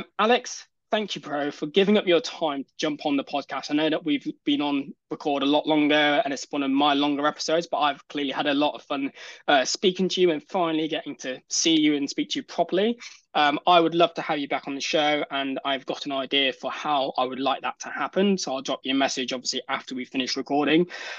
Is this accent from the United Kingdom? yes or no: yes; United Kingdom; We accept it as British people that that's their initial design ethos, and I think it's great.